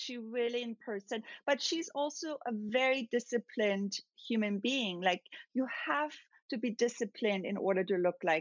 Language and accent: English; Austria; And especially where I grew up in Austria, being surrounded by very natural looking women